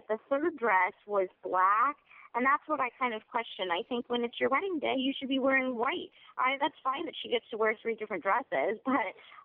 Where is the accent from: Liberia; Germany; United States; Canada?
United States; New York; born and bred in New York over here